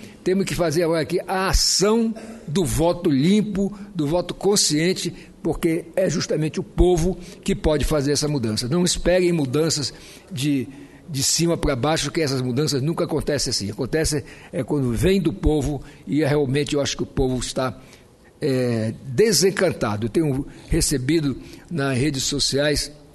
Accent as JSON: {"language": "Portuguese", "region": "Roraima", "country": "Brazil", "tie": "born or raised there", "said": "eu nasci no meu estado, eu nasci em Roraima, meu pai que foi para lá do Ceará, meus avós foram da Paraíba"}